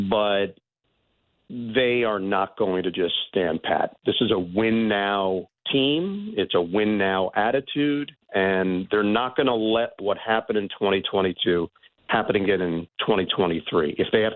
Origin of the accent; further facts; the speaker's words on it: New York City, New York, United States; I grew up in New York, grew up about 10 minutes from Shea Stadium